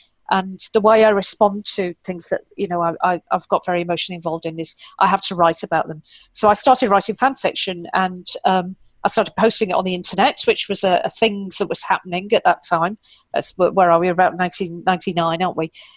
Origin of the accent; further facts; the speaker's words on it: United Kingdom; I am indeed British.